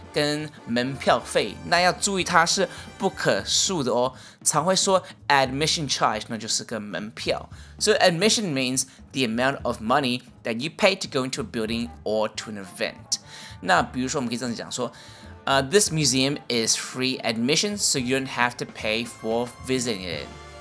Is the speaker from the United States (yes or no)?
no; Australia; when I grew up in Australia, we only had salted or buttered popcorn.